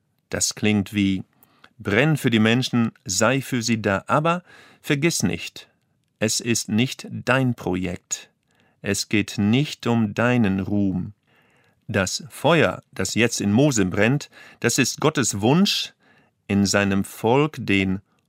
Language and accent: German; Lower Saxony, Germany; Ich bin im Emsland aufgewachsen, wo der Pfarrer eine Autorität war.